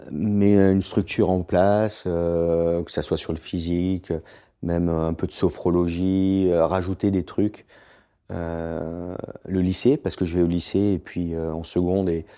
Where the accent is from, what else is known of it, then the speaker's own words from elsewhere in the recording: Provence-Alpes-Côte d'Azur, France; En fait, j'ai grandi dans les Alpes du Sud.